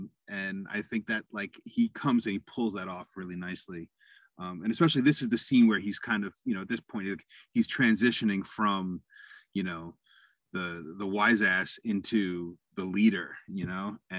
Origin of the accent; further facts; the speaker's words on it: New York, United States; And as a New Yorker, you know, you hear his, you know, whenever he's excited